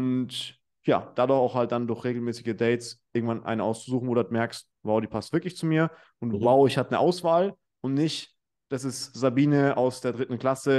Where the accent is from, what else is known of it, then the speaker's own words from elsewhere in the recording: Munich, Bavaria, Germany; ich komme aus München.